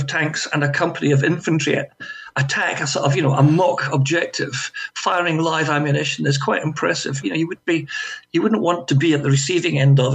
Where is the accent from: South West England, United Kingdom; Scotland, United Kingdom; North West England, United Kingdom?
Scotland, United Kingdom; Glasgow; So I had a year at Glasgow University, which is my hometown, obviously